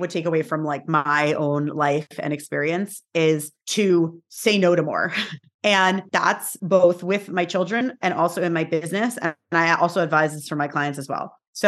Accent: New York, United States; and by the way, I am from New York, where is like the hustle capital of like the universe.

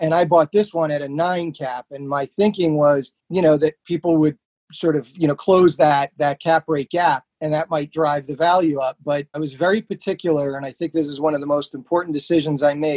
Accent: New Jersey, United States; I grew up in New Jersey

